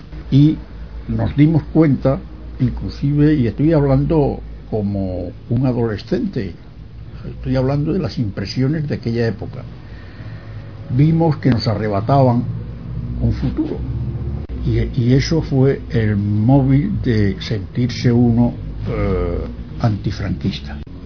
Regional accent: Yecla, Region of Murcia, Spain; Nací en Yecla, de la provincia de Murcia, hace 80 años. Cuando era un adolescente y residía en mi pueblo

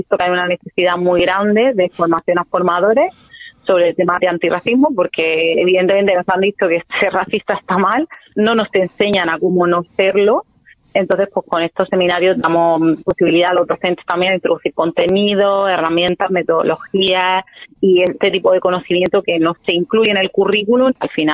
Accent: Murcia, Region of Murcia, Spain; soy murciana, nacida en Murcia, en la Rizaga en concreto, y por otro lado, pues soy de origen africano, de Guinea Ecuatorial, más específicamente, como has comentado, por mi madre

